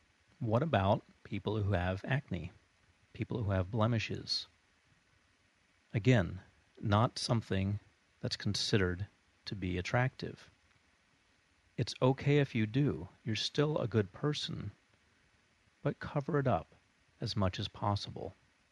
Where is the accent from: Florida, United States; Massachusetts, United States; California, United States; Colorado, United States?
Florida, United States; And I grew up in South Florida, and I enjoyed getting out there and lying in the sun, soaking it up.